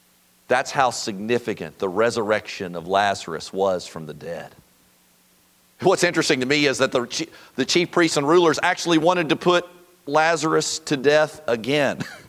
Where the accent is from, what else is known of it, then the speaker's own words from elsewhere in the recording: Floyds Knobs, Indiana, United States; I am so thankful that I grew up in Floyd's Knobs, Indiana, as I mentioned on Sunday, in a great era of United States history.